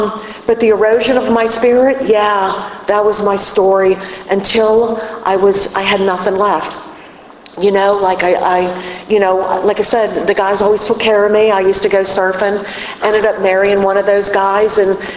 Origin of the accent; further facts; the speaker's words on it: Pittsburgh, Pennsylvania, United States; accent: Pittsburgh; And if you can't tell by the accent, I'm from Pittsburgh.